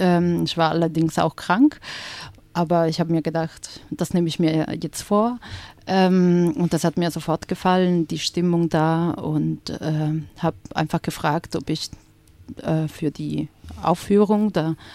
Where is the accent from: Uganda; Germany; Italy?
Italy; Also ich bin erst seit diesem Jahr dabei und ich komme aus Italien